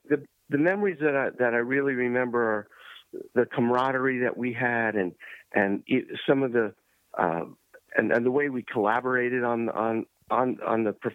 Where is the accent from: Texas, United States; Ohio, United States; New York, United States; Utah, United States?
New York, United States; Yeah, well, I grew up in New York and I started out actually singing before I was acting